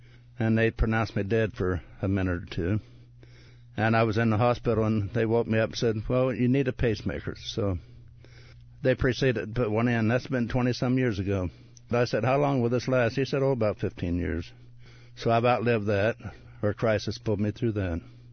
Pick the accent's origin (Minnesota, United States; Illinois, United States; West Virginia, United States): Illinois, United States; Mahomet; now in Savoy, United States; I grew up in the Muhammad area here, and I was born and raised around Muhammad. And this has been a lifetime love of my life, Muhammad. I love this area. I live in Savoy right now, but it's not too far away.